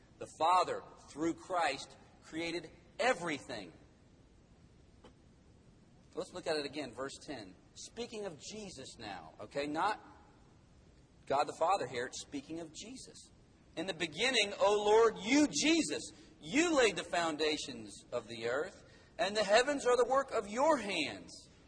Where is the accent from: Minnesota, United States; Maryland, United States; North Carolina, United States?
North Carolina, United States; now in Dallas, United States; I'm from North Carolina, and there we just have little tiny mountains, small mountains, nice mountains. And here, I now live in Dallas, and it's just totally flat as a pancake.